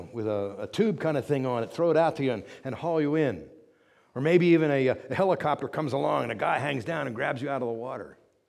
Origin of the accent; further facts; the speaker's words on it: Pennsylvania, United States; Even meek little Cocalico Creek that calmly meanders through my hometown became a dangerous gush of water and debris.